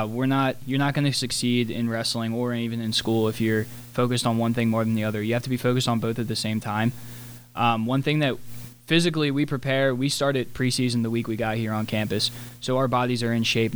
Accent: Valley Forge, Pennsylvania, United States; Valley Forge, Pennsylvania.

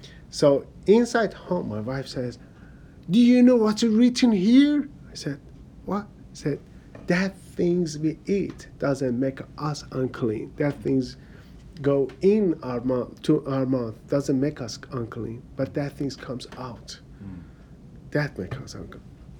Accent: Iran; moved away as an adult; also born or lived in Cyprus; I was born in Iran, in Islamic Republic of Iran, and because I was born there, I was Muslim. So I grew up, but I grew up as a strong Muslim. I was the call to prayer man. And in 1997 for work, I moved to Cyprus.

